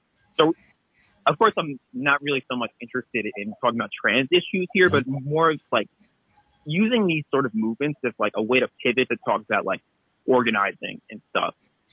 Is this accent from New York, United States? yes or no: yes; Queens, New York, United States; I'm from Queens. How's everybody doing?